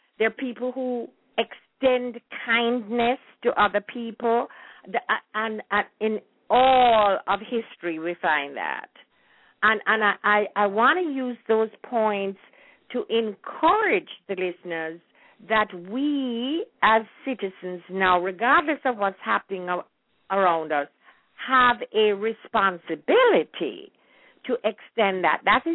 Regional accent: Jamaica; I wonder if anybody on the board remembers hearing that or singing that when we were growing up in Jamaica.

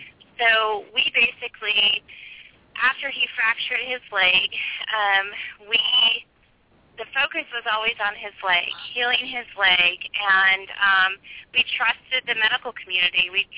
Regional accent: Kansas City, United States; now in Chicago, United States; Yes, we're from Kansas City, yes.

